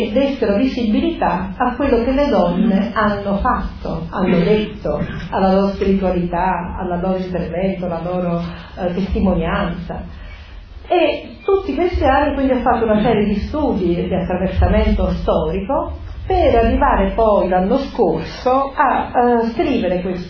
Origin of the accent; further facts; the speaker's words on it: Naples, Campania, Italy; perché noi napoletani, si sente l'accento che sono napoletani